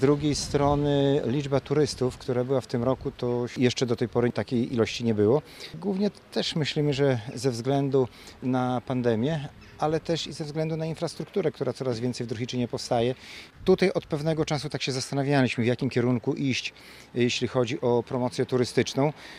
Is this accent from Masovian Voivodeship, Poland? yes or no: yes; Warsaw, Masovian Voivodeship, Poland; My w ogóle jesteśmy z Warszawy